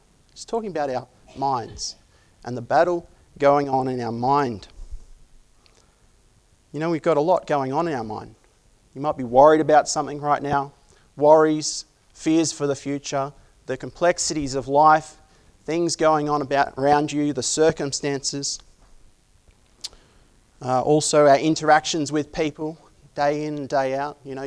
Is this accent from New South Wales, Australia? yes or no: yes; Sydney, New South Wales, Australia; the church we grew up in Sydney